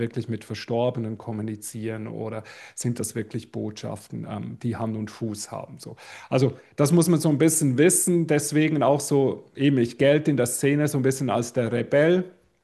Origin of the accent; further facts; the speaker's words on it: Basel, Basel-Stadt, Switzerland; bei uns in Basel in der Schweiz gab es so eine riesen Esoterikmesse.